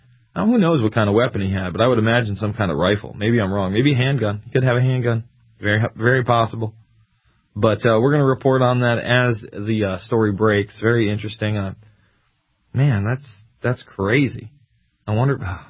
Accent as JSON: {"language": "English", "town": "Oneonta", "region": "New York", "country": "United States", "tie": "born or raised there", "said": "It's actually a lot closer to my hometown where I live in New York, in Oneonta."}